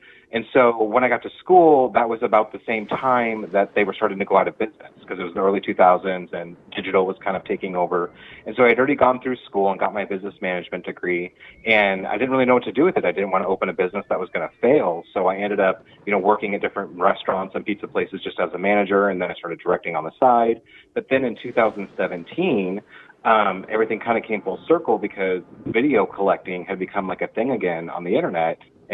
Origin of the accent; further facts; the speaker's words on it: Lincoln, Nebraska, United States; moved away as an adult; also born or lived in Kansas; now in California, United States; I was born in Kansas and moved to Nebraska when I was really young, and grew up in Lincoln, Nebraska. and was there until about 3 years ago. I just moved out to California in 2017 on Thanksgiving.